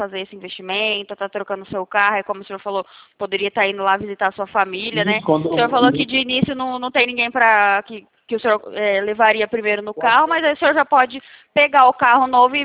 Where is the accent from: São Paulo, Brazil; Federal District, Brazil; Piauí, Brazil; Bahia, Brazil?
São Paulo, Brazil; Sumaré; Eu sou da cidade de Sumaré